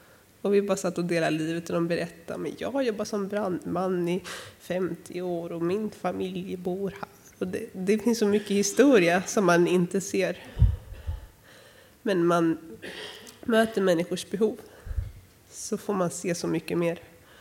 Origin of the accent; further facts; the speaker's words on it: Öckerö, Västra Götaland County, Sweden; hemma på Öckerö där jag kommer ifrån.